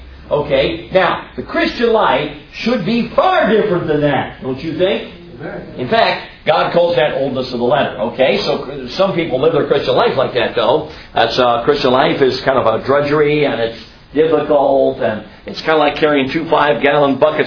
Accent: Chicago, Illinois, United States; I grew up in Chicago, and there was a lot of European ethnic groups in my neighborhood. There were Greeks, and there were Polish, and I was Dutch.

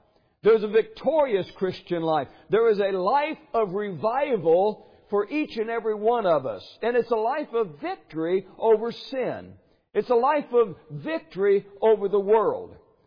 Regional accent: Clearwater, Kansas, United States; I told you I came from Clearwater. We have the Nenniscaw River down there.

